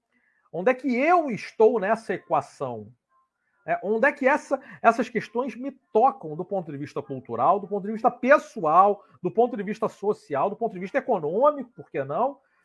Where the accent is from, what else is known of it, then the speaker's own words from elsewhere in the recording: Brazil; todos os pesquisadores brasileiros como eu têm muito contato com os pesquisadores portugueses de Portugal, né?